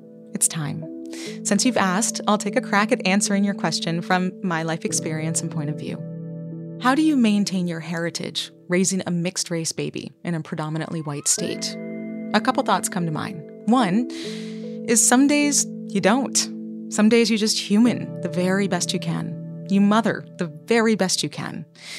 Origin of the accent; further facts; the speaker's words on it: Vermont, United States; What are some of the things that you love about growing up in Vermont? Because I, you know, I'm somebody who longs for a lot of things, but I'm still really grateful for being raised there.